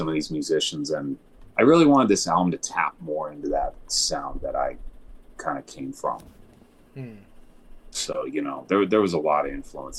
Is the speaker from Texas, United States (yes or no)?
no; Colorado, United States; Well, I grew up in Colorado, and I used to go to what was known as the Colorado Dark Arts Festival